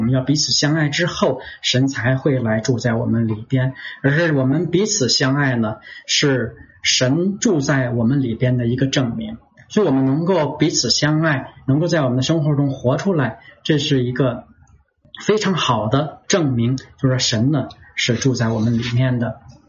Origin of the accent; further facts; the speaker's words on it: China; 我们中国人有两个成语，就说望子成龙望女成凤